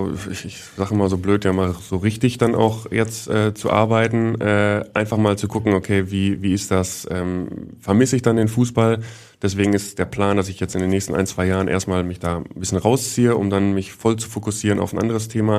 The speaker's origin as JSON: {"language": "German", "region": "Hamburg", "country": "Germany", "said": "als Hamburger, glaube ich, wünscht sich jeder, dass beide Vereine auch in der ersten Liga spielen."}